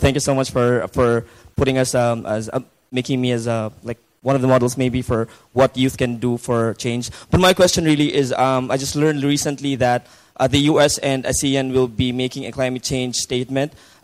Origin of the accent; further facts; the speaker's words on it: Philippines; Good afternoon, Mr. President. … I'm from the Philippines.